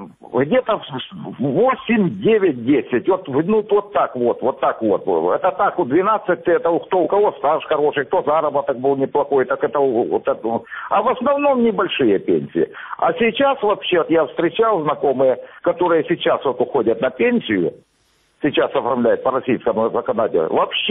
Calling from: Armyansk, Crimea, Ukraine; Я из Армянска.

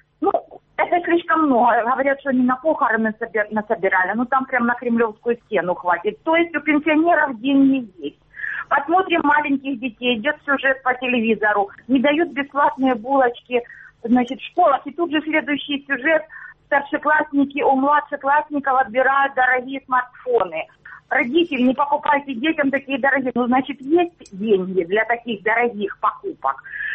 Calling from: Starobilsk, Luhansk Oblast, Ukraine; Здравствуйте, я с Луганщины, со Старобельска.

